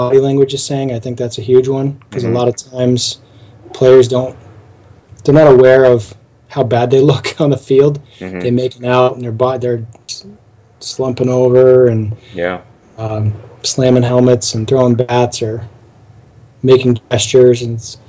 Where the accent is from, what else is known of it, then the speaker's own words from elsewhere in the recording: Northeast, United States; I'm from the Northeast.